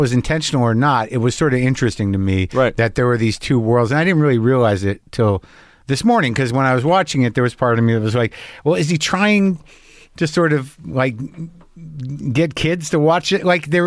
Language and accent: English; New Mexico, United States; I grew up in New Mexico